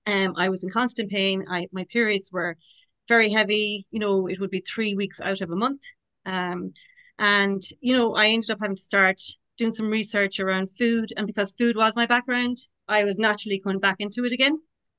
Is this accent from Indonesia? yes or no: no; Kilmaine, County Mayo, Ireland; now in Ballinrobe, Ireland; I live here, based here in Ballinrobe. I'm from Kilmaine, a village outside Ballinrobe.